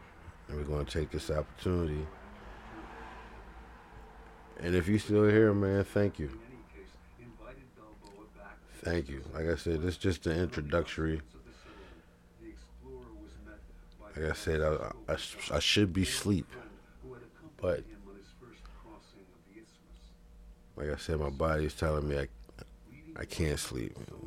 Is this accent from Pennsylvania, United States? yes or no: yes; Philadelphia, Pennsylvania, United States; my hometown and where I'm from is Philadelphia. Right now I stay in North Philadelphia.